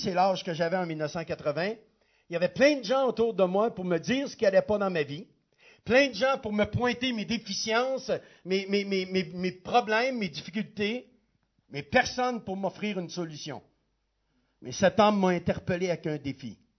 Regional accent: Quebec, Canada; mon épouse et moi, nous venons de la province de Québec, qui à elle seule, on m'a dit qu'elle était 50 fois plus grande que la Suisse. Juste la province de Québec. Et on n'est que 7 millions d'habitants dans cette grande province de Québec. Et nous, les Québécois

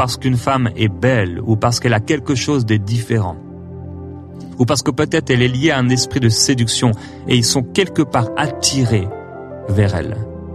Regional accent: France; born there; moi-même, je suis né en France

